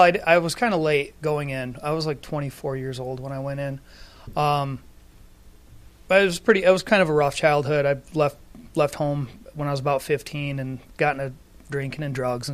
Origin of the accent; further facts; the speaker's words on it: Greenville, United States; Yeah, so I grew up in Greenville.